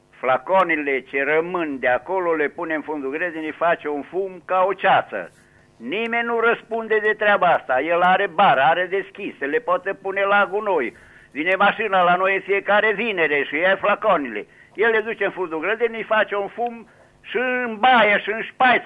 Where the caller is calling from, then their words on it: Nazna, Mureș County, Romania; sunt de la Nazna.